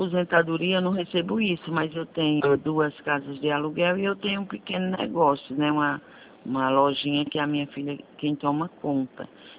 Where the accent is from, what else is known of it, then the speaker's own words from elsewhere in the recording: Santa Cruz do Capibaribe, Pernambuco, Brazil; born there; Isso, Santa Cruz do Capibaribe.